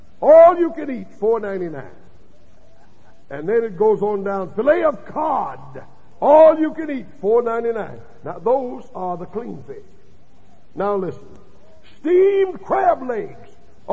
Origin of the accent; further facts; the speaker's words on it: the South, United States; I love greens. I'm from the South. A lot of folk don't even know what they are up north.